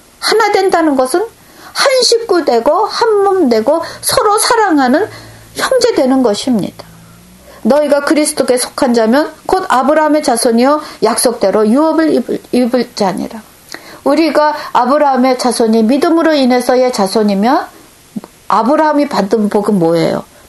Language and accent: Korean; South Korea; now in Japan; 제가 한국인으로서의 그 민족 감정을 넘어서지 않으면은